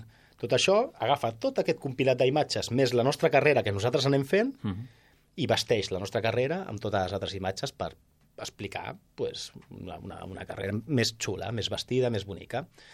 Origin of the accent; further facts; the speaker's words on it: Catalonia, Spain; I et diré més, catalans, perquè la majoria som catalans